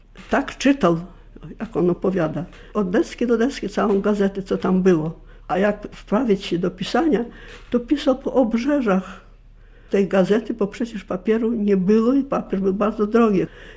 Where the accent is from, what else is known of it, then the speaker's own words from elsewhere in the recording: Vitebsk Region, Belarus; Przede wszystkim to ja pochodzę z powiatu brasławskiego, a powiat brasławski to między tymi trzema granicami, wysoko na północ.